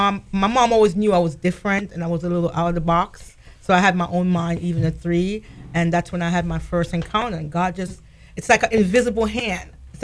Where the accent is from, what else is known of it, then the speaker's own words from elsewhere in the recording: Bronx, New York, United States; also born or lived in Jamaica; No, my mom sent for us in Jamaica. So we came to America and I lived in the Bronx.